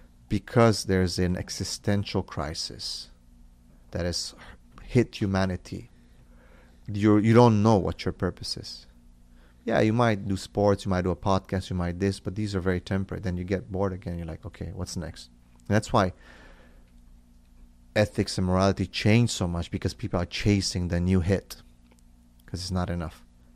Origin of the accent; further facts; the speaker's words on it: Romania; that's how we were raised in Romania.